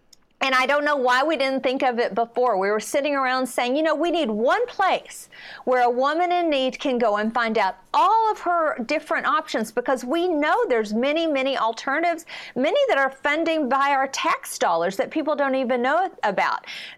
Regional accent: Virginia, United States; Virginia is my home state.

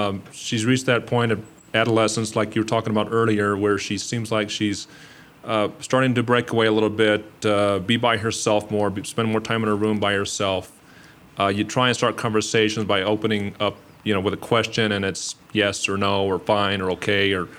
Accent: Chino Hills, California, United States; I'm from Chino Hills, California, and we're here visiting my wife and I.

